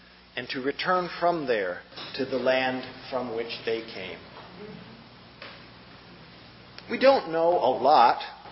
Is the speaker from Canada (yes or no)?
no; Hong Kong; growing up in Hong Kong, we used to call a double happiness, a multifaceted blessing.